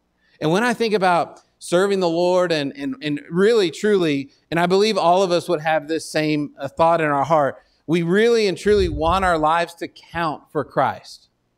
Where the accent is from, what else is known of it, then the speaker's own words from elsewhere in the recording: Texas, United States; And I'm from Texas. I can smoke anything.